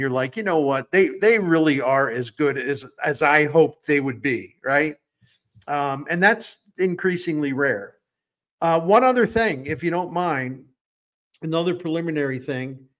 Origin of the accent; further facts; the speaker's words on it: Baltimore, Maryland, United States; I grew up in Baltimore, Maryland, or outside of Baltimore, Maryland, but both of my parents were Baltimore people.